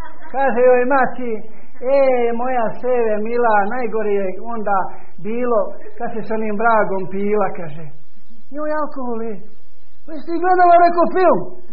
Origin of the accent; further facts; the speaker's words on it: Sarajevo, Federation of Bosnia and Herzegovina, Bosnia & Herzegovina; Odakle si ti? Pitao on mene. Rekao, iz Sarajeva.